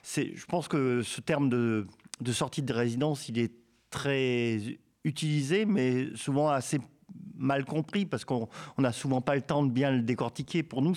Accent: Provence-Alpes-Côte d'Azur, France; on vient des Alpes de Haute-Provence

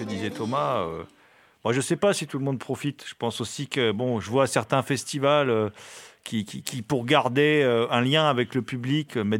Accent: Hauts-de-France, France; comme tu dis, chacun son bras, hein, on est picard, hein

